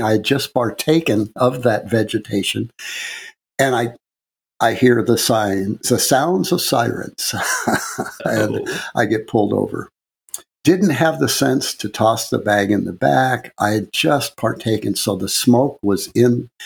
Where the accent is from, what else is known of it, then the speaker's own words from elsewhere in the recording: Missouri, United States; I'm driving my little Ford Econoline on the back roads of Missouri, going home to my hometown.